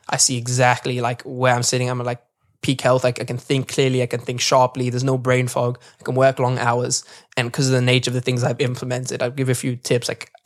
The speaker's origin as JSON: {"language": "English", "town": "Cape Town", "region": "Western Cape", "country": "South Africa", "tie": "born or raised there", "also_born_or_lived": "Netherlands", "said": "It's home for me, and that's where I've lived my whole life. Basically, I grew up a bit in Holland when I was younger"}